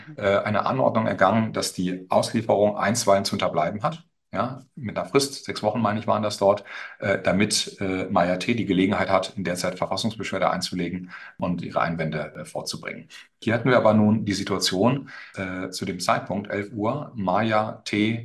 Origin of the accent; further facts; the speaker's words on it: Cologne, North Rhine-Westphalia, Germany; Ich komme hier aus Köln